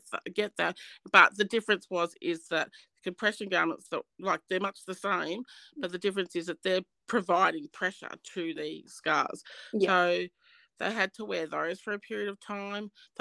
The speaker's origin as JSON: {"language": "English", "region": "Tasmania", "country": "Australia", "said": "So I'm actually from Tasmania. I'm in Tasmania."}